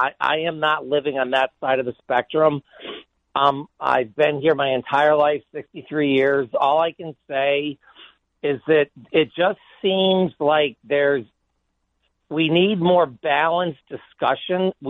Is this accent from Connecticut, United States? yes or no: yes; Connecticut, United States; this growing up in the Farmington Valley of Connecticut, and I know you're newer here to this great state